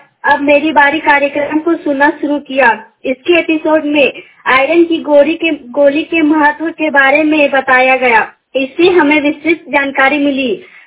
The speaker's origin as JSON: {"language": "Hindi", "town": "Vishnugarh", "region": "Jharkhand", "country": "India", "said": "मैं विष्णुगढ़ जिला हजारीबाग की रहने वाली हूँ।"}